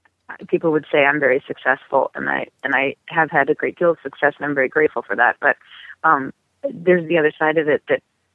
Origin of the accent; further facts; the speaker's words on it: Chicago, Illinois, United States; Both of my parents are actors. I grew up in Chicago, and they were very active there in the theater community.